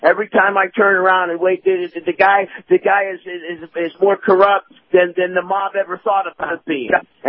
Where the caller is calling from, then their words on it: Tampa, Florida, United States; in Tampa.